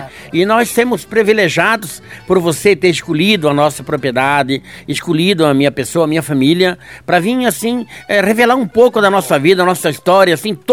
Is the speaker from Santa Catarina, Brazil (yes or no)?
yes; Concórdia, Santa Catarina, Brazil; moved away as an adult; now in Pérola d'Oeste, Brazil; eu vim de Concórdia, Santa Catarina.